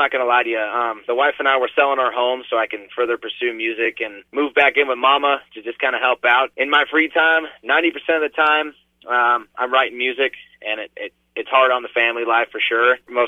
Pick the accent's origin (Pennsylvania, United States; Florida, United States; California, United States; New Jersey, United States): California, United States; Ventura; I'd love to go back to my hometown, Ventura, California, and sell out a show at the Ventura Theater where my dad played growing up.